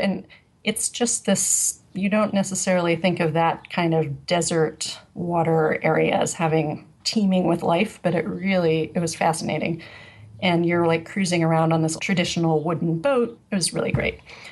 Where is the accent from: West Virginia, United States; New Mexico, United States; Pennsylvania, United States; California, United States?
New Mexico, United States; I'm originally from New Mexico. So some desert stuff, I'm like, yeah, I've seen it before.